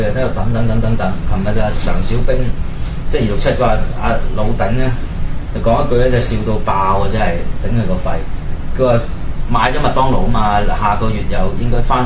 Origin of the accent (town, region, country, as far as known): Hong Kong